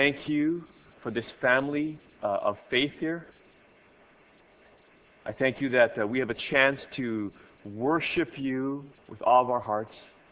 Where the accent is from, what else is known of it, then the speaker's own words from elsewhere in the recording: Hawaii, United States; You know, I grew up in Hawaii.